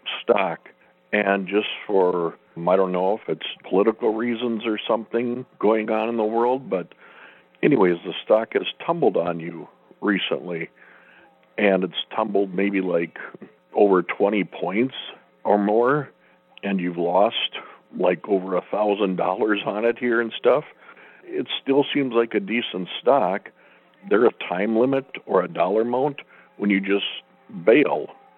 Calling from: Minneapolis, Minnesota, United States; from Minneapolis.

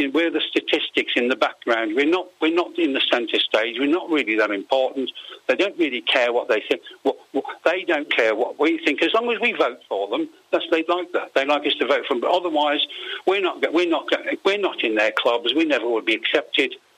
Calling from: Mallorca, Balearic Islands, Spain; Good morning … from Mallorca.

